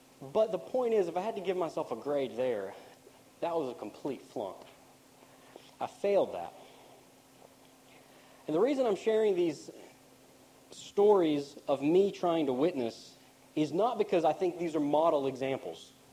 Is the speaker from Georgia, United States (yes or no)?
yes; Macon, Georgia, United States; I also believe that today it got up to 30 degrees in my hometown of Macon, Georgia.